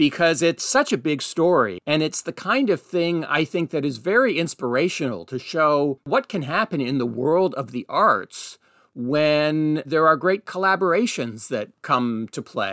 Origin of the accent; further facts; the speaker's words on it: Canada; For myself, an 11, 12, 13-year-old growing up in Canada